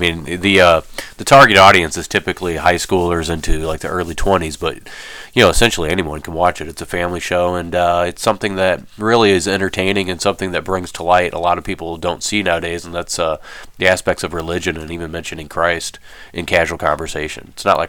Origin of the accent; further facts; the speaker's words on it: St. Louis, Missouri, United States; yes, I'm an actor from St. Louis, Missouri, a producer, director, writer, like yourself.